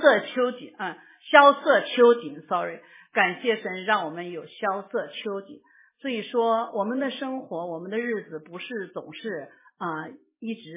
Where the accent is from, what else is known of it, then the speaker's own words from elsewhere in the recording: China; 我说是啊，我们中国人有很多基督徒。